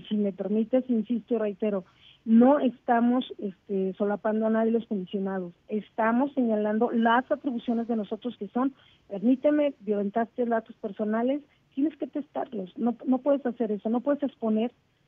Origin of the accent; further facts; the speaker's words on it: Mexico; somos los mexicanos que vivimos en este país.